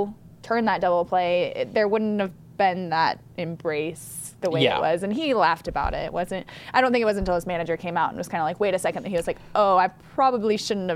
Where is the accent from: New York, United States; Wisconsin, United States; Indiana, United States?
Indiana, United States; South Bend; I'm from South Bend, Indiana, so the Cubs are about an hour and 45-minute drive.